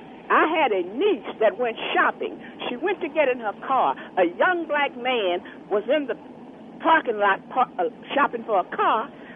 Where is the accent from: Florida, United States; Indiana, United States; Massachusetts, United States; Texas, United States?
Texas, United States; Houston; Let me relay a story that happened here in Houston, in my hometown.